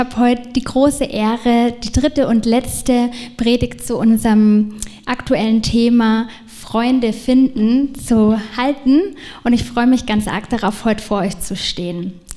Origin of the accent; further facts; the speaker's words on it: Munich, Bavaria, Germany; ich komme aus München und da gibt es die Bussi Bussi Gesellschaft.